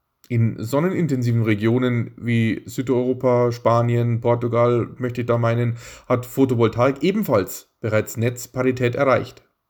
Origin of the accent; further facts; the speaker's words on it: Bavaria, Germany; Ich komme aus dem Süden von München, wo die damals Isar-Amper-Werke Stromanlagen gebaut haben.